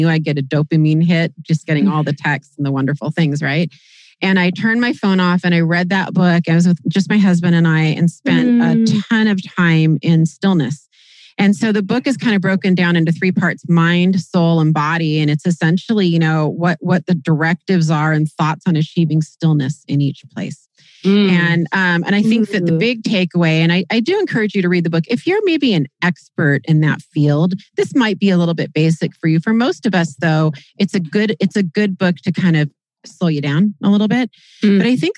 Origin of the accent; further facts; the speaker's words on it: Kirkland, Washington, United States; The first COVID case hit the U.S., my hometown. Not just Seattle, Kirkland, my hometown.